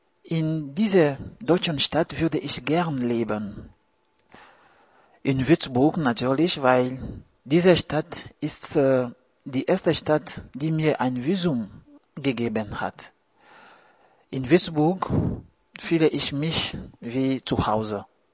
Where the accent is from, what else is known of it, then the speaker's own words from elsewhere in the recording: DR Congo; German is a second language; Ich komme aus der Demokratischen Republik Kongo.